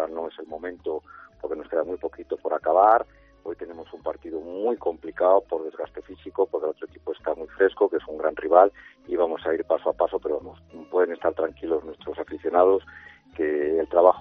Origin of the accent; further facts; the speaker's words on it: Salamanca, Castile and León, Spain; como salmantino, pues muy orgulloso del equipo de mi ciudad.